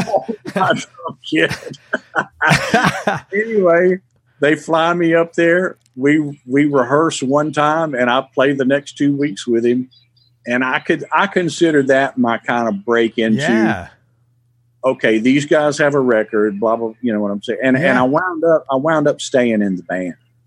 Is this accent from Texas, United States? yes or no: no; Memphis, Tennessee, United States; Said, Larry … I'm from Memphis.